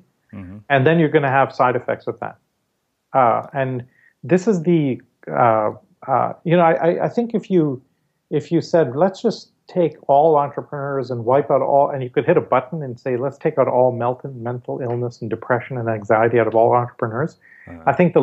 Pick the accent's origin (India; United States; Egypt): India; And so growing up in India, I mean, every time we went to school, the school bus took us through the Dharavi slums